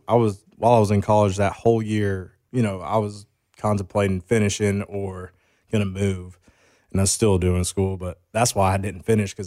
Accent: Grayson, Georgia, United States; I went to Grayson High School. So, you know, like you're talking about, I grew up like in the Grayson area, which is like, and then Loganville was like the bigger town.

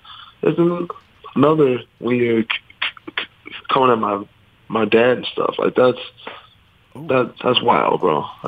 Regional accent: Chicago, Illinois, United States; I've never been in a street fight, and I grew up in Chicago on the South Side.

